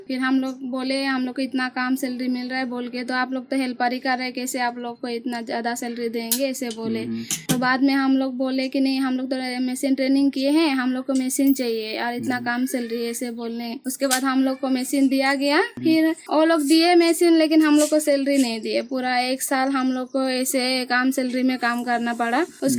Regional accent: Assam, India; Hindi is a second language; मैं आसाम से हूँ

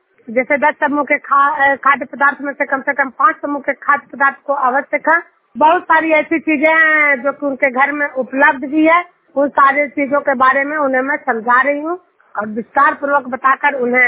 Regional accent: Bihar, India; मैं नालंदा जिला हिल सफर कंटिन्यार गांव की निवासी हूँ

